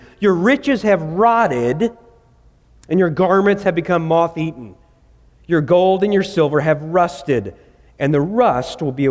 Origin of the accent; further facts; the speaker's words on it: Dallas, Texas, United States; I remember growing up in Dallas. Within a period of about 3 years, I had 3 bikes stolen.